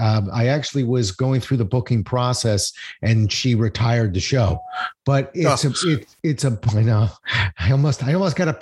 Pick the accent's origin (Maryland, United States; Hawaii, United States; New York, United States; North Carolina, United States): Maryland, United States; Silver Spring; I've never lived more than 20 minutes from where I was born. So I was born in Silver Spring, Maryland, of all places.